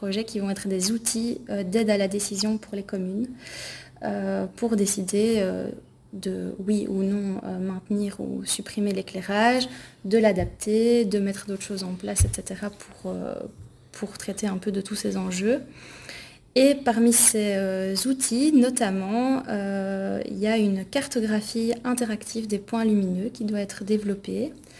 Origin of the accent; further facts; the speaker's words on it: Belgium; c'est des questions qui sont très sensibles chez nous en Belgique et qui le sont moins en France